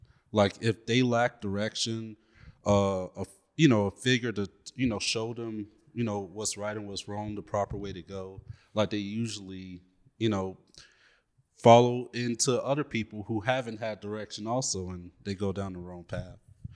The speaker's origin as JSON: {"language": "English", "town": "Montgomery", "region": "Alabama", "country": "United States", "tie": "born or raised there", "said": "I'm from Montgomery, Alabama."}